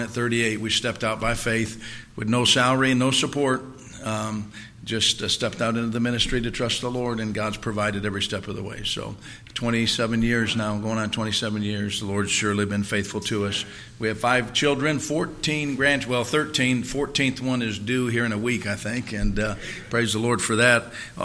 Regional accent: Ann Arbor, Michigan, United States; We are hail from Michigan originally, Ann Arbor, Michigan. That's where I was a firefighter.

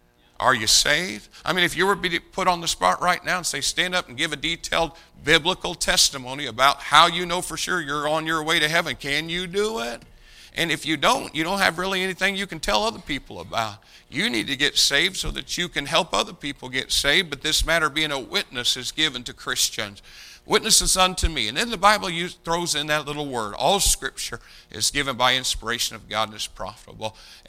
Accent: Indiana, United States; I'm a Hoosier, folks. I mean, it's in me. This is my home state.

